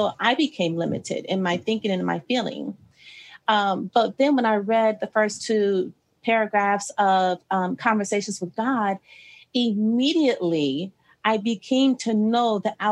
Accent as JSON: {"language": "English", "region": "Ohio", "country": "United States", "tie": "born or raised there", "also_born_or_lived": "Texas", "said": "So the first part, I was brought up in Ohio. I was born in Texas, but I was brought up in Ohio."}